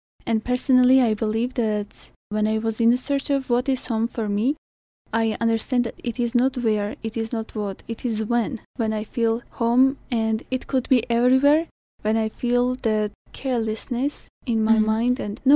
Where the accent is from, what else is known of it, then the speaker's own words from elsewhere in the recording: Lori, Armenia; I'm from Lori and I just graduated university